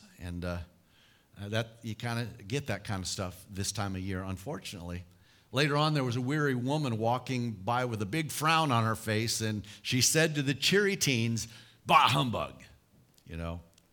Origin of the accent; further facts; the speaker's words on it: Rapid City, South Dakota, United States; Well, my hometown is Rapid City, South Dakota, but that hasn't been home for many, many years.